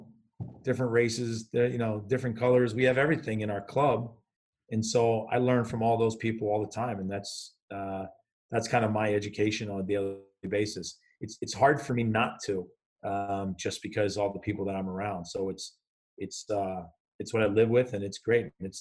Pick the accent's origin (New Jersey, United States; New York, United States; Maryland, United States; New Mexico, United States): New Jersey, United States; I grew up in Jersey. I was, first off, my parents were foreigners to this country. They're immigrants.